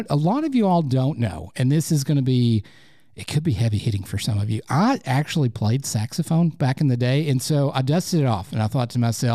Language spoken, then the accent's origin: English; Lenoir City, Tennessee, United States; I am from the South. I'm from Lenoir City, Tennessee, and Korean is hard.